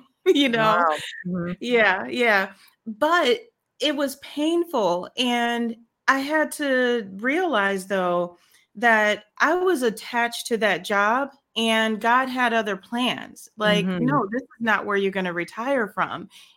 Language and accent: English; St. Louis, Missouri, United States; moved away as an adult; also born or lived in Chicago; now in Atlanta, United States; born and raised in the Midwest, St. Louis, Missouri. I lived in Chicago for about 15 years, and I've been in Georgia, just outside of Atlanta, for the last 5 and a half, almost 6 years now.